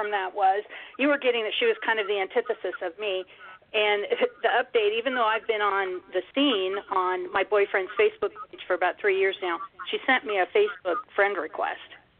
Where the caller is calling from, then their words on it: Nebraska, United States; You have to go west. It's Nebraska.